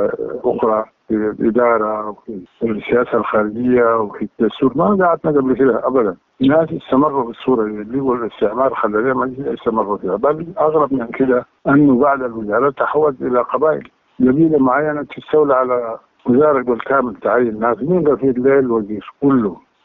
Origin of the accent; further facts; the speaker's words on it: Darfur, Sudan; جينا السودان ده أو جينا جزء من السودان ده أرضنا وشعبنا جينا كدارفوريين